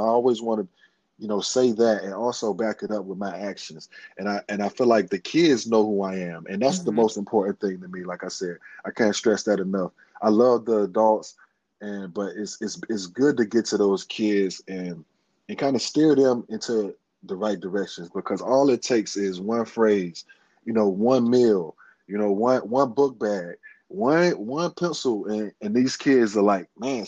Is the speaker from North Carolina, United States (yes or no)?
yes; Winston-Salem, North Carolina, United States; But I just was one of those kids, and I could speak for a lot of kids growing up in Winston-Salem.